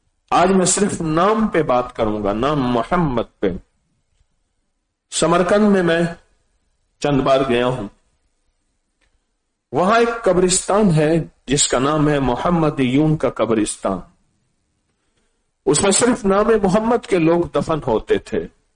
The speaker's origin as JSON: {"language": "Urdu", "town": "Multan", "region": "Punjab", "country": "Pakistan", "said": "میں نے کہا میں بھی اسی پٹی سے ہوں، ملتان سے ہوں"}